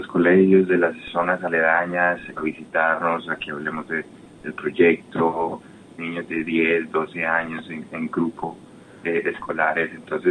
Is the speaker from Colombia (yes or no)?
yes; Colombia; now in Australia; cuando nos preguntan de dónde somos y decimos de Colombia, entonces pues la primera impresión es que vinimos de Colombia a pintar los silos, pero después explicamos que llevamos aquí mucho tiempo viviendo